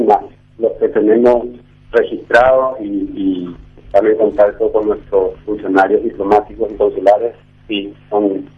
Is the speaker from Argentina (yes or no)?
no; Paraguay; somos todos paraguayos y estamos en el territorio nacional